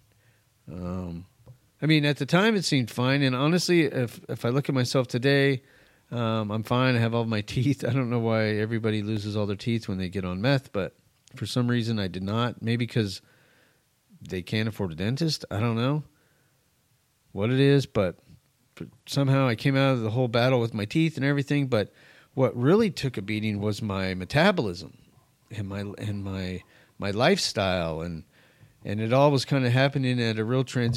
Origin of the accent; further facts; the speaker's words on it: New Mexico, United States; I didn't grow up on the East Coast. I grew up in New Mexico.